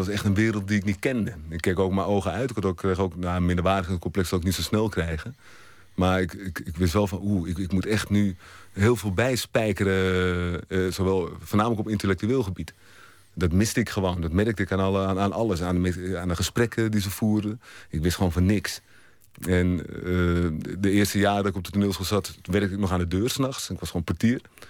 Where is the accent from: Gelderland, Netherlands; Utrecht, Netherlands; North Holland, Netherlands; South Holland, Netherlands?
South Holland, Netherlands; Rotterdam; accent: Rotterdam; En ik kom uit Rotterdam